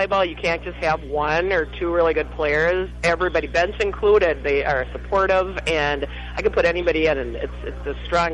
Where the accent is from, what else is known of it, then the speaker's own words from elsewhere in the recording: Minnesota, United States; I am from the Metro. Yeah, I got out to Southwest State, but I mean, I'm from the Metro area originally.